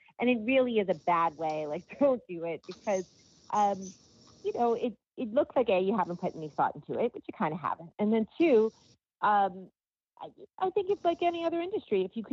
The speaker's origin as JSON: {"language": "English", "region": "East Coast", "country": "United States", "said": "I already speak fast because I'm from the East Coast."}